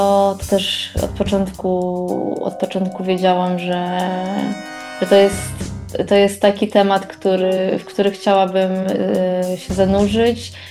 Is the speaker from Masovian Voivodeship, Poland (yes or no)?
no; Lublin, Lublin Voivodeship, Poland; To pewnie mogłabym zacząć od wątku Majdanka, z którym wychowałam się i żyłam na co dzień w mieście, które ma tak ciężką historię.